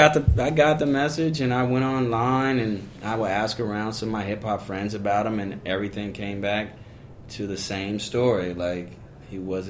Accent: Chicago, Illinois, United States; now in Los Angeles, United States; coming to Hollywood. I mean, I'm from Chicago. I've been out here 16 years now.

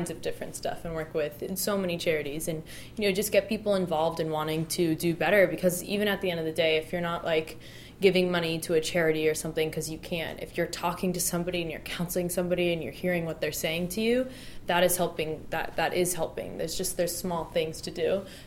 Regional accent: Miami, Florida, United States; in my hometown, I'm in Miami

